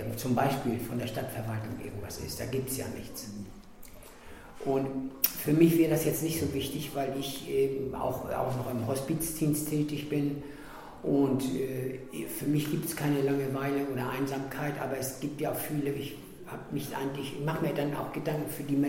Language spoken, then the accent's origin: German; Neumünster, Schleswig-Holstein, Germany; also born or lived in North Rhine-Westphalia; ich bin ja 50 Jahre habe ich ja in Nordrhein-Westfalen gelebt. Ich bin in Tarsdorf geboren und in Tarsdorf in Neumünster groß geworden und eigentlich wegen der Familie bin ich zurückgekommen.